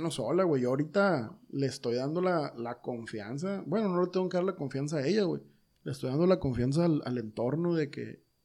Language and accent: Spanish; Culiacán, Sinaloa, Mexico; yo aquí en Culiacán, ni modo que no conozcan la colonia esta, güey. Yo soy originario de Barranco, carnal.